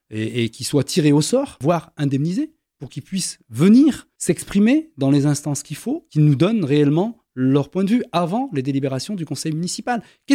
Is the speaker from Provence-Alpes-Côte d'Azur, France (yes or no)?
no; Vénissieux, Auvergne-Rhône-Alpes, France; Moi, je viens de Vénissieux, par exemple. Vous voyez ? Je viens de Léo Lagrange. Je ne viens pas ni de Caluire, ni de Saint-Fond. Je viens de Vénissieux.